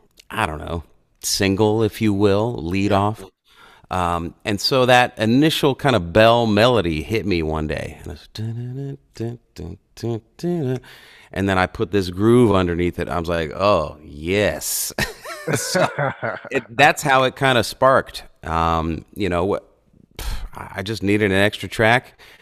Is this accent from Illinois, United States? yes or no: yes; Chicago, Illinois, United States; I got really inspired by somebody in my hometown, just South Chicago.